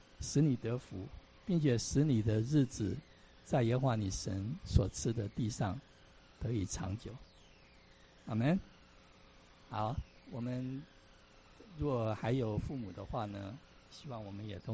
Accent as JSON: {"language": "Chinese", "country": "China", "said": "我们中国人特别喜欢求福，对不对？五福临门啊，福到了，春到了啊，喜欢求福。"}